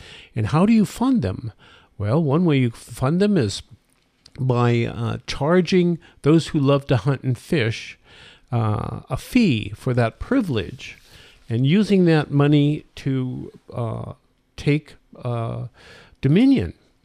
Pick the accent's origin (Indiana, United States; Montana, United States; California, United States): Montana, United States; When I was a kid growing up in Montana, I learned how to fly airplanes as a way to keep out of jail.